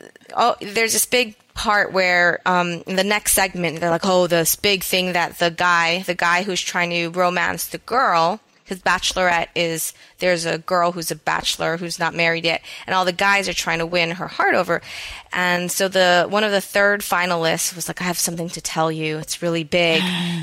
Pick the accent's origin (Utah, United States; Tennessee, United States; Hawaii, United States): Hawaii, United States; I grew up on Oahu. It's Oahu.